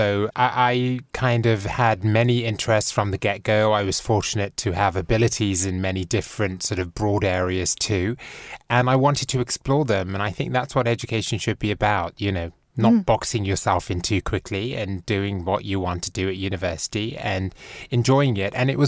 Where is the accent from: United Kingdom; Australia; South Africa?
United Kingdom; Bristol, South West England; moved away as an adult; now in United States; I was born and raised in Bristol. I did much of my schooling in England, and then in my early 20s, I headed off to the United States.